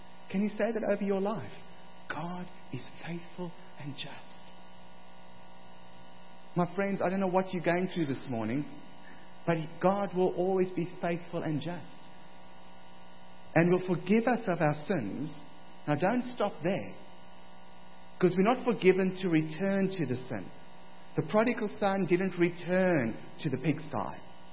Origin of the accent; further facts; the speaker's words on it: South Africa; as a kid growing up in South Africa, we had some great toys and we had some pretty naff toys.